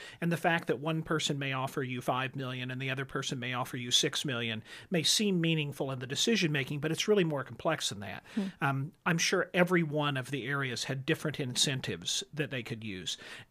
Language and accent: English; Carmi, Illinois, United States; also born or lived in Los Angeles; I'm from Carmi, but I went to Los Angeles for 20 years.